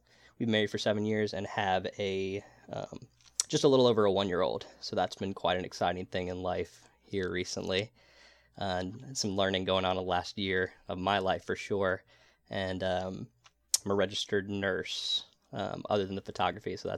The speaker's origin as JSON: {"language": "English", "region": "North Carolina", "country": "United States", "tie": "born or raised there", "said": "I grew up here in the Sandhills, North Carolina. You already mentioned that, but currently living in Aberdeen, North Carolina, which is adjacent to Southern Pines and Pinehurst"}